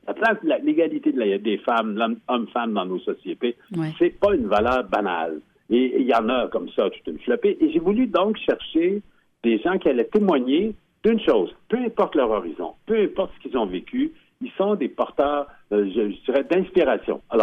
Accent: Canada; il y a comme un phénomène de société qui s'amène chez nous au Canada

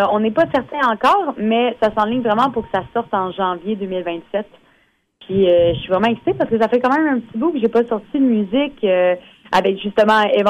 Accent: Acadia, Canada; en tant qu'Acadienne

